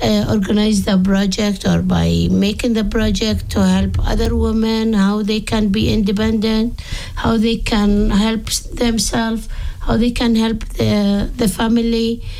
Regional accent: Hebron, West Bank, Palestine; English is a second language; I am from Hebron. Hebron is the biggest city in the West Bank.

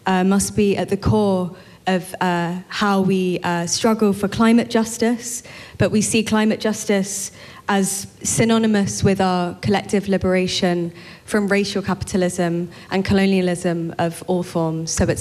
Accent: London, United Kingdom; I'm from London.

